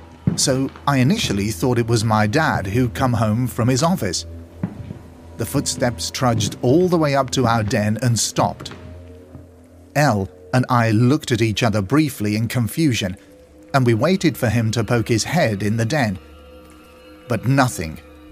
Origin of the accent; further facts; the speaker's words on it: Alabama, United States; I'm originally from the Bible Belt, and I was born in Alabama to an extremely evangelical religious mother who saw the paranormal, metaphysics, and occult as demonic.